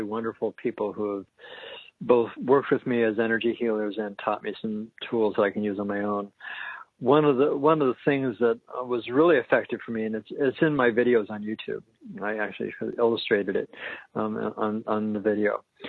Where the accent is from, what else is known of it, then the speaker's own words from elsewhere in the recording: Denver, Colorado, United States; I was raised in Denver as a Reformed Jew